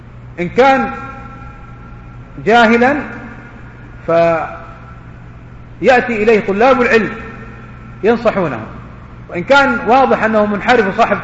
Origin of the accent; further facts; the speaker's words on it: Saudi Arabia; وهنا عندنا في السعودية وفي دول الخليج يحاول بعض الناس يعني تجويز هذه الأمور